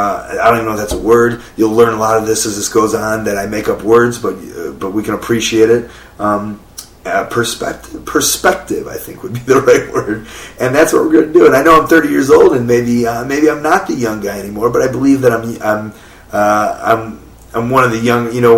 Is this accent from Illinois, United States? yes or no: yes; Chicago, Illinois, United States; I grew up in Chicago listening to The Loop, which is all Johnny Brandmeier, Kevin Matthews, Howard Stern